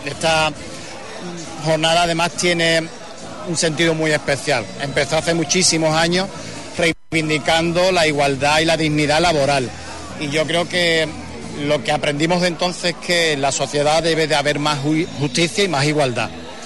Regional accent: Spain; somos la provincia española con más casos de ictus por habitante

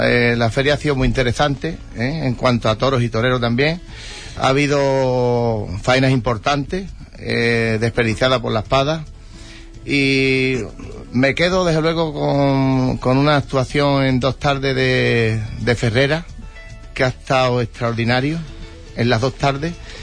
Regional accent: Ayamonte, Andalusia, Spain; Para mí el más bonito, por supuesto, ¿no? Porque es de mi tierra, ¿no? De nuestro Ayamonte y es muy taurino

